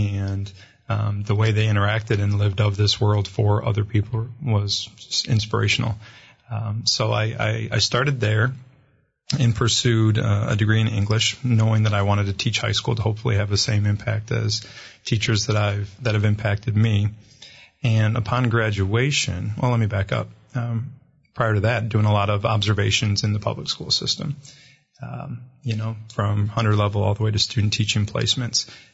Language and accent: English; St. Joseph, Michigan, United States; I grew up in St. Joe, Michigan, and St. Joe is a really nice public district